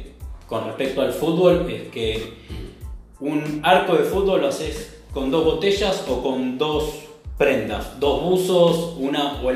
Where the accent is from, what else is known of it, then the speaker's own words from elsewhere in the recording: Bahía Blanca, Buenos Aires Province, Argentina; Yo jugué al básquet porque soy de Bahía Blanca.